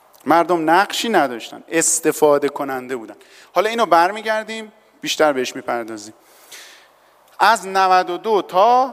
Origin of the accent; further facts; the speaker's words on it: Iran; میخوام به عنوان یک ایرانی در توسعه اقتصادی نقش آفرینی کنم